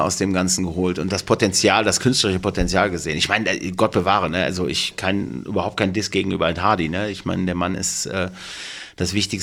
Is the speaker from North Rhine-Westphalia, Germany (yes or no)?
yes; Duisburg, North Rhine-Westphalia, Germany; ich komme aus Duisburg, also es ist schon richtig.